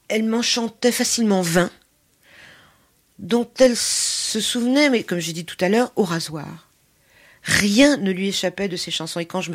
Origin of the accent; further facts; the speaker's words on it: Paris, Île-de-France, France; born there; c'est pas ma langue, je suis née à Paris, mais c'est vrai que quand j'étais petite, mes parents parlaient hongrois entre eux, et donc je comprends pratiquement tout.